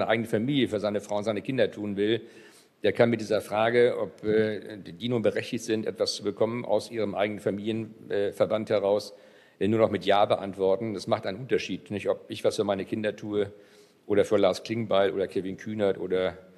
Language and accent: German; Strande, Schleswig-Holstein, Germany; Ich komme aus Strande, dort haben wir alte Fischerhäuser mit großen Grundstücken, die nach dem Krieg entstanden sind, weil die Menschen, die aus Ostpreußen kamen, angesiedelt worden sind und noch Selbstversorgung brauchten.